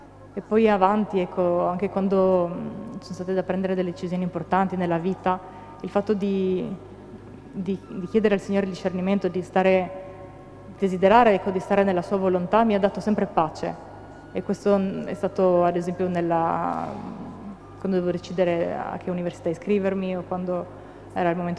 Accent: Trieste, Friuli-Venezia Giulia, Italy; ho 38 anni, sono triestina

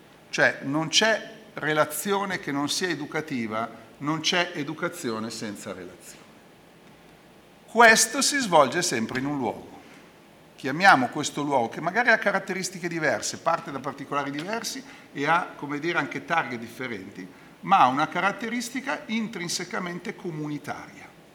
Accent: Tunisia; Italian is a second language; perché il mio italiano, essendo io tunisino, non è che sia proprio brillantissimo, no?

